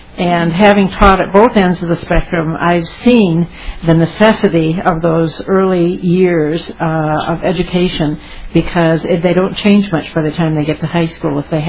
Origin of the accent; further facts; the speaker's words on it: Benson, Minnesota, United States; I grew up in West Central Minnesota, a small town, Benson, Minnesota.